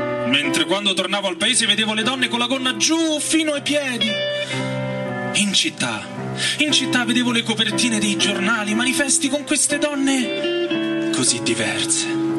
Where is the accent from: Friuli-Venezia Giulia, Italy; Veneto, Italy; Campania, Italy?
Campania, Italy; Forni; Per fortuna c'erano altri amici di Forni, il mio paese, che ci andavano pure loro.